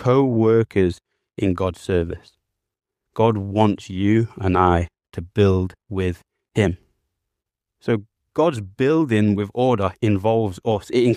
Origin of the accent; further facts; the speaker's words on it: London, United Kingdom; oh no, I'm from London, but I'm starting to sound like I'm from Yorkshire.